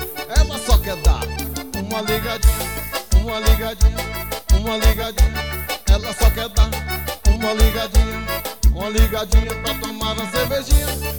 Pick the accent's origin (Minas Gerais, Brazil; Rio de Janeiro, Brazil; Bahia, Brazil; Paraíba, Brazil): Bahia, Brazil; Ibitiara; E eu vou mandar um forte abraço para o pessoal da minha terra natal. Alô, Ibitiara, Bahia!